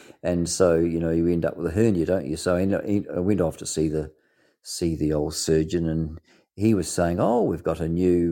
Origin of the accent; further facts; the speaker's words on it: New Zealand; when people say to me, you're Pākehā, no, I'm not, I'm a New Zealander.